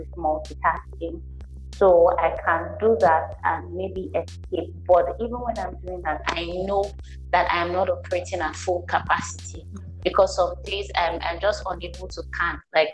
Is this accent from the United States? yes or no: no; Nigeria; being a woman, being a Nigerian, living in Nigeria.